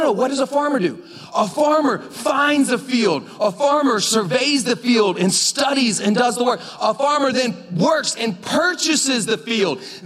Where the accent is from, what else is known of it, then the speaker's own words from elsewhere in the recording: the South, United States; I'm from the South.